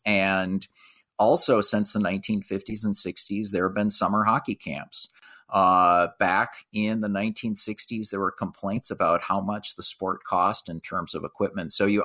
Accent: Duluth, Minnesota, United States; So I grew up in Duluth, Minnesota. My dad was also from Duluth, Minnesota.

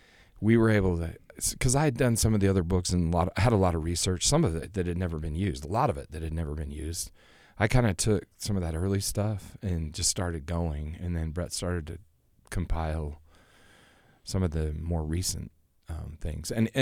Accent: Orem, Utah, United States; we grew up in Orem. We grew up in the same neighborhood.

